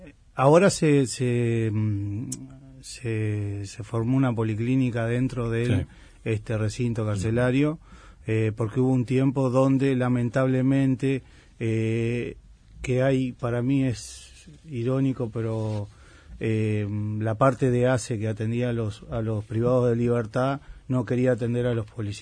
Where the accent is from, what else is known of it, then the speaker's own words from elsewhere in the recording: Fray Bentos, Río Negro, Uruguay; now in Montevideo, Uruguay; De Río Negro, Fray Bentos.